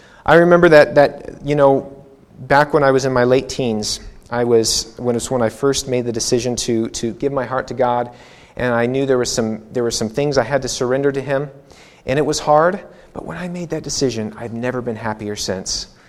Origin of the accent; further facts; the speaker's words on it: Missouri, United States; I grew up in Missouri. We have like 10 different kinds of oak trees in Missouri.